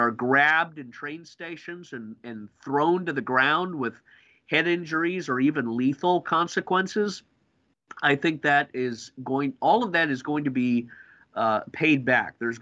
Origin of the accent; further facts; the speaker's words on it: Scotland, United Kingdom; born there; And I was born in Scotland